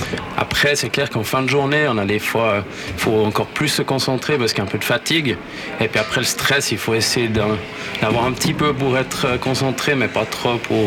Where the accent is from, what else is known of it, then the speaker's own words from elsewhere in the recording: Vaud, Switzerland; je viens de la vallée de Joux et puis là je suis un peu dans le Chablais